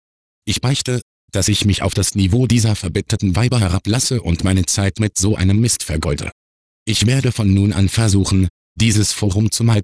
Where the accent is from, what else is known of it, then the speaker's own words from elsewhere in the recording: Côte d’Ivoire; moved away as an adult; now in Germany; Ich komme aus der Elfenbeinküste und bin damals zum Studieren nach Deutschland gekommen.